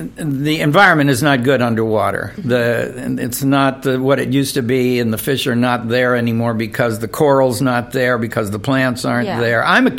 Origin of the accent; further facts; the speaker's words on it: Tampa, Florida, United States; If they take you down to Florida, I'm from Tampa, Florida, we had a fishing reporter on the news.